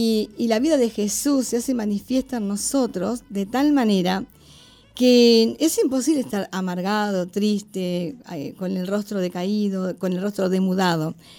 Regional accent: Uruguay; estamos como uruguayos con el corazón muy conmovido

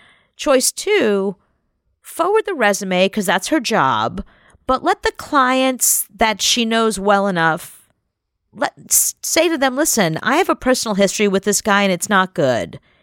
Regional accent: South Carolina, United States; I'm from South Carolina. What does that even mean?

